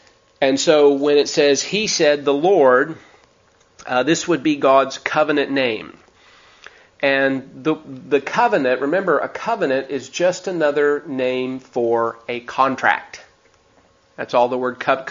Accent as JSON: {"language": "English", "region": "California", "country": "United States", "tie": "born or raised there", "said": "I grew up in Southern California, so when they were small, I thought they were kind of cool."}